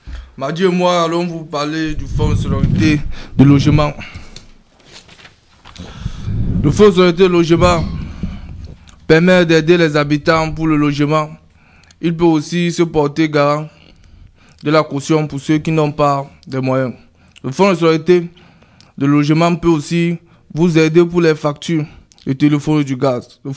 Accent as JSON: {"language": "French", "country": "Cameroon", "said": "Chez nous au Cameroun, par rapport au logement, c'est un peu comme la France."}